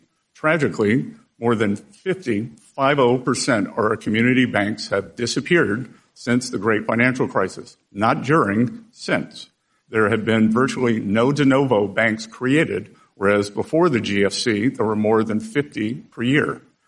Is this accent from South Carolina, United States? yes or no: yes; South Carolina, United States; I had one banker from my home state in South Carolina